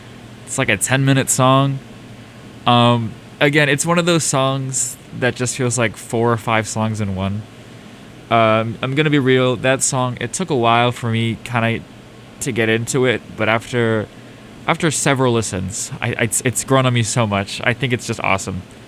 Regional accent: South Carolina, United States; We're gonna play some South Carolina natives. I'm from South Carolina, so it's always a treat to do that.

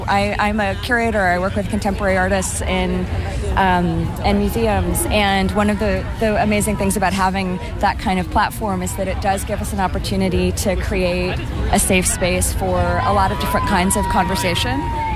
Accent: Richmond, Virginia, United States; I'm from Richmond, Virginia.

